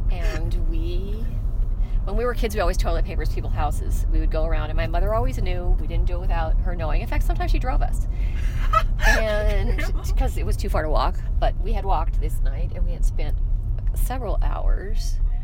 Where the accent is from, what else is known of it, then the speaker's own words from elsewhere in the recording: San Jose, California, United States; I grew up in San Jose, California. My elementary school was out my back gate.